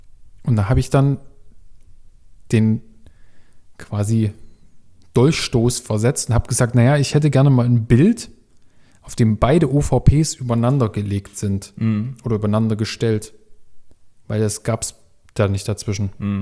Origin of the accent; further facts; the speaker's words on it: Leipzig, Saxony, Germany; ich bin aus Leipzig